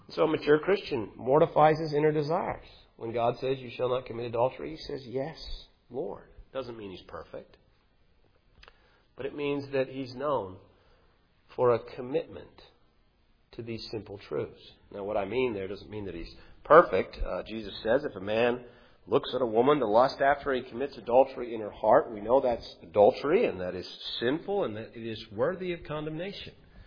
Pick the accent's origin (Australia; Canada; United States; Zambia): Canada; As you know, I'm a Canadian.